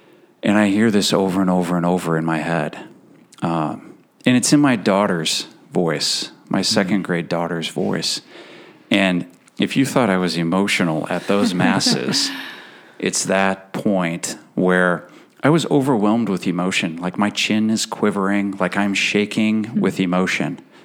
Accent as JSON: {"language": "English", "region": "Iowa", "country": "United States", "said": "I'm from Iowa."}